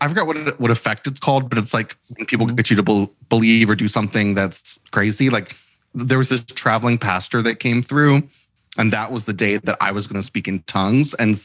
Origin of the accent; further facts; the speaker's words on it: Kentucky, United States; I grew up in Christian County, Kentucky.